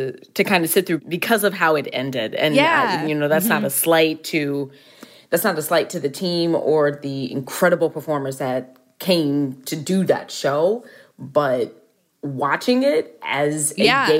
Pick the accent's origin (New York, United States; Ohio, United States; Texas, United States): Texas, United States; Dallas; I think that it took me much longer to come out because I'm from Dallas, Texas.